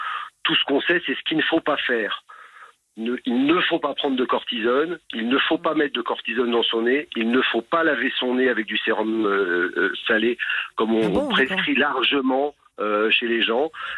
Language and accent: French; France